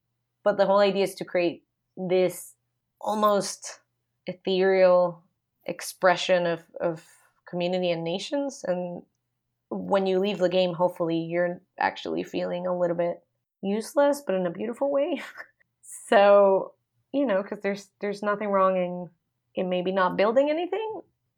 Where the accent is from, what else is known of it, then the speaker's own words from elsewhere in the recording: Costa Rica; most Central American countries, I'm from Costa Rica, when most Central American countries celebrate independence.